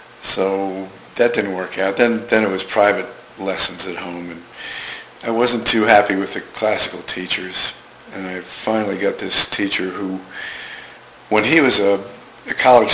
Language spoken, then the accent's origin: English; New York, United States; 79th and Madison.